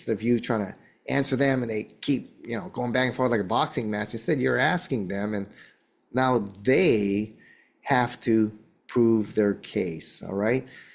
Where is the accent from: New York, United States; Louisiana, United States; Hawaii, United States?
Hawaii, United States; or because I'm from Hawaii, I call them the Hawaii 5-0.